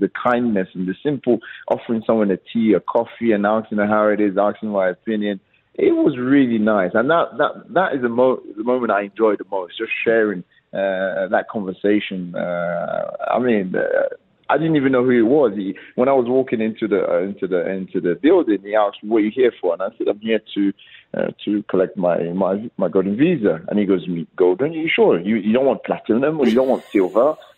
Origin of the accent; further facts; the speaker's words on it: Nigeria; first language Igbo; English is a second language; my native tongue, my first mother tongue is Igbo, yeah, because in Nigeria we have three major tribes, is Hausa, Yoruba, and Igbo.